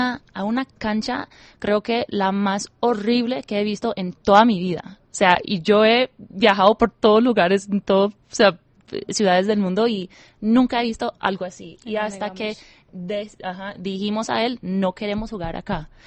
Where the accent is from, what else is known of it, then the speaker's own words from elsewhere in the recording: United States; Obviamente he vivido toda mi vida en Estados Unidos, ¿no? Soy colombiana americana.